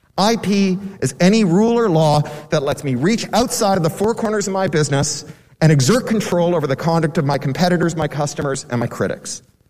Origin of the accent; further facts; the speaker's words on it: Burbank, California, United States; the actors and writers in my hometown in Burbank have spent the summer roasting on treeless sidewalks in front of the studios.